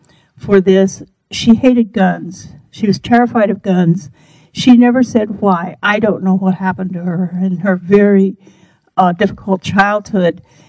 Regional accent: Oklahoma, United States; But growing up in Canadian County, Oklahoma, which is a kind of west central plains, just the beginning of the plains, middle Oklahoma to the west, wheat agribusiness area when I grew up.

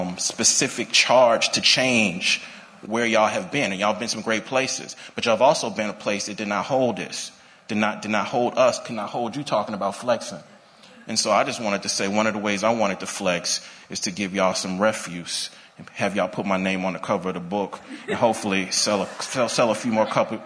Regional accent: Mississippi, United States; And I'm from Mississippi.

